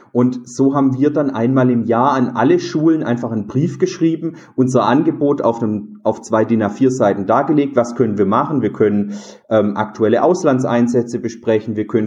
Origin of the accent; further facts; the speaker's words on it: Southern Germany, Germany; Bei uns im Süden, also gerade in Süddeutschland, Bayern, Baden-Württemberg, haben Jugendoffiziere überhaupt kein Problem.